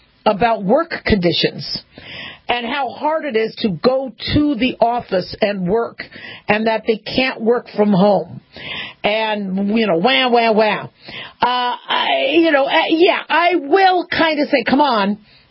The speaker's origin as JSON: {"language": "English", "town": "Phoenix", "region": "Arizona", "country": "United States", "tie": "born or raised there", "said": "Mind you, I grew up in Phoenix, Arizona for part of my childhood, so there was Sahara."}